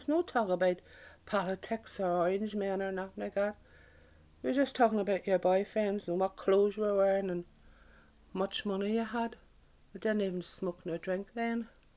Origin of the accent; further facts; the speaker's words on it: Belfast, Northern Ireland, United Kingdom; born there; I was born on the Shankill Road, Mount Joystead.